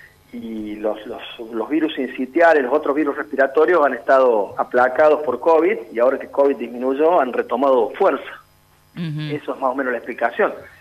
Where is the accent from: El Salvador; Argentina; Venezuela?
Argentina; Y lo que somos capaces los argentinos de hacer cuando tenemos un equipo.